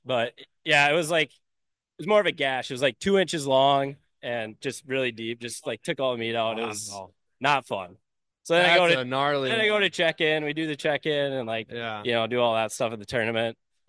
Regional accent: Hastings, Minnesota, United States; I'm from the Twin Cities area out of Hastings. So I fish those metro waters that nobody wants to go

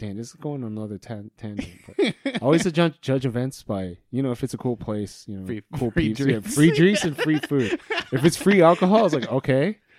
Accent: California, United States; We're from California, so we don't care.

